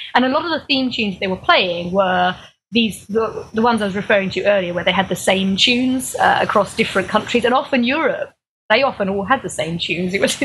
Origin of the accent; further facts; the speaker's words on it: United Kingdom; as British people, we're the only people who can't join in with this because we didn't know these tunes.